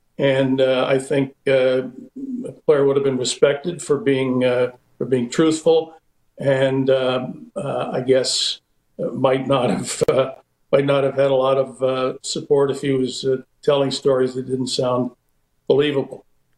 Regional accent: Canada; And I reply, I'm a citizen of the world, and replying as that and not as a Canadian.

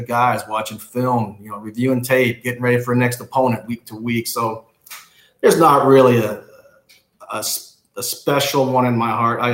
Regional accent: Canada; I do enjoy Canada. I enjoy telling people that I am Canadian.

